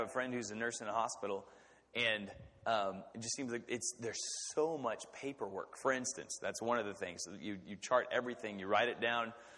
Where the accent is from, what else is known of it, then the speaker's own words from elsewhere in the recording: Kansas, United States; And she's from the Pacific Northwest and I'm from Kansas.